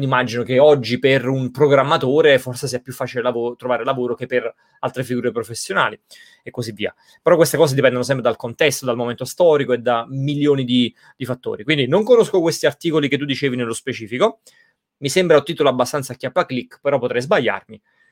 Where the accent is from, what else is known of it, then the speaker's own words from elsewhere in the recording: Campania, Italy; accent: Neapolitan; qui quando parlo in inglese una paio di occasioni delle persone non mi hanno detto sei italiano, ma mi hanno detto direttamente sei di Napoli, quindi voglio dire talmente forte il mio accento